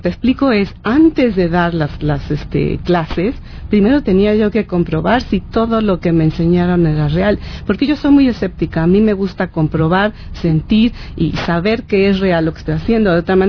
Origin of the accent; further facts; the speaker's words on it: Mexico; mira, soy estudiante de México, he tomado el 1 y el 2 y quiero prepararme como Reiki Master.